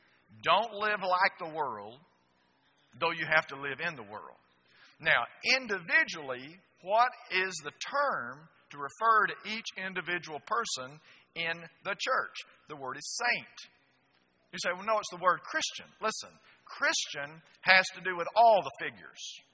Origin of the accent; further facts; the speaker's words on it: United States; I'm a man. Okay? I'm an American.